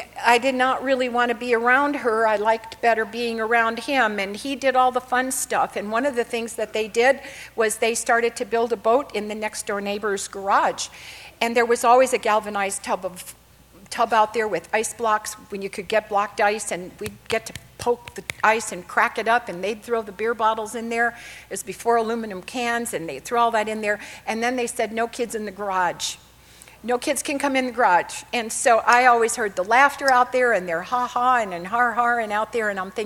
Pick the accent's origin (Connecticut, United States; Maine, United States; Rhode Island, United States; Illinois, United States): Illinois, United States; Chicago; born there; now in Texas, United States; I was born in Chicago. That's why I don't sound like I'm a Texan. I've only lived in Texas 36 years, and the only word I've learned so far is y'all.